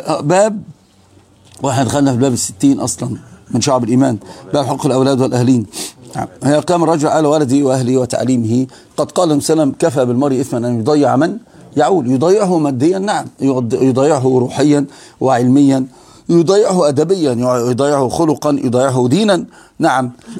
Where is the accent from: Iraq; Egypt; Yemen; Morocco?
Egypt; Upper Egypt; وأنا أقول لكم أنا صعيدي، الصعيدي دايما يميل للذكور